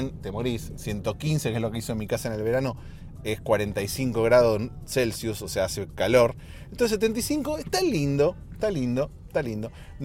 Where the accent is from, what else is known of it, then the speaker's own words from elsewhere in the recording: Argentina; en Argentina, mi país de origen